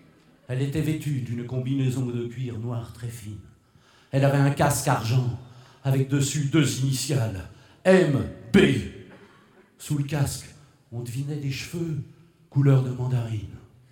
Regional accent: Brittany, France; ça a été peint chez nous en Bretagne, à Pont-Aven, en 1888.

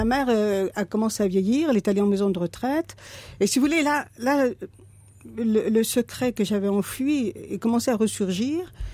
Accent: Wallonia, Belgium; donc je venais de près de Liège

